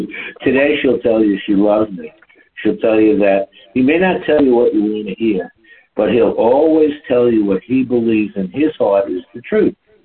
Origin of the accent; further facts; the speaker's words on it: New York, United States; I said, honey, I'm from New York. I could hit a yellow cab or a human being